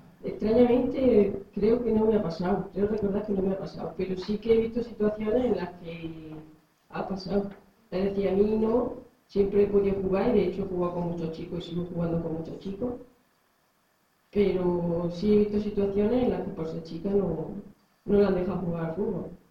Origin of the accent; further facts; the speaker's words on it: Jaén, Andalusia, Spain; soy de Jaén. Allí es donde empecé jugando y bueno, mi trayectoria, empecé jugando en un pueblo pequeño